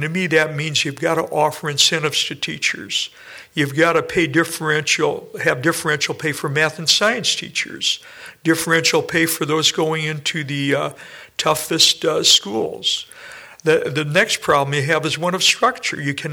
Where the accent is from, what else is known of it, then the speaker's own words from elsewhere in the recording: Michigan, United States; You know, I was raised in Michigan, and I remember how during World War II, when I was young, that Michigan was actually, quote, the arsenal of democracy